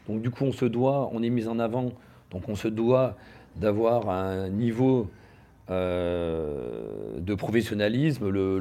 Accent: Clermont-Ferrand, Auvergne-Rhône-Alpes, France; Là, je suis revenu chez moi à Clermont

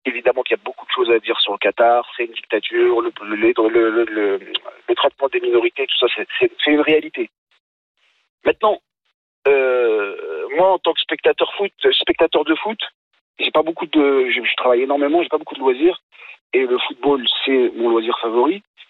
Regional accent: Morocco; Moi, je suis originaire du Maroc.

